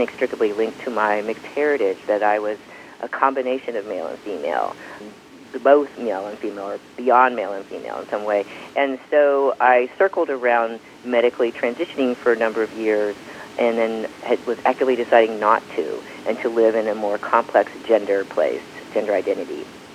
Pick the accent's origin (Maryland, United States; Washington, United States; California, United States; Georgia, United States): California, United States; San Mateo; Well, I grew up in San Mateo, and as a trans child growing up in the early 70s, I was unique in that I didn't know any other trans kids